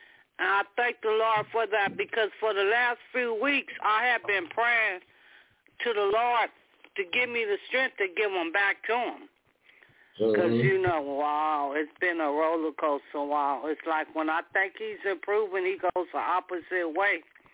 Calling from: Palmdale, California, United States; calling from Palmdale.

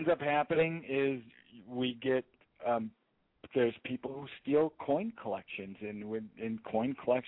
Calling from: Frederick, Maryland, United States; I'm calling in from Frederick, Maryland.

